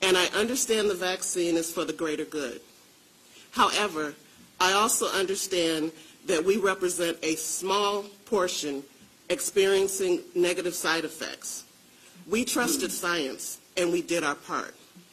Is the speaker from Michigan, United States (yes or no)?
yes; Michigan, United States; I'm from Michigan.